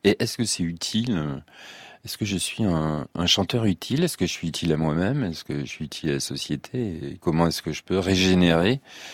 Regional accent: France; je suis français, je suis un chanteur français

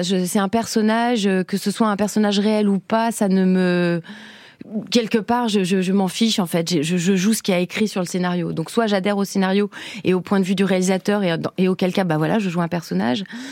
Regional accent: Argentina; French is a second language; je suis quand même argentine, je sais ce que c'est qu'une dictature, je viens de l'Amérique latine.

